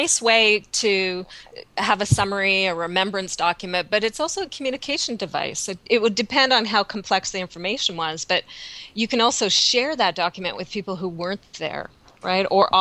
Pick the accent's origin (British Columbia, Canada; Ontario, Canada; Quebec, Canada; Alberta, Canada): British Columbia, Canada; also born or lived in United States; And I live in Victoria, BC. I'm Canadian originally. I was down in the U.S. for over a decade.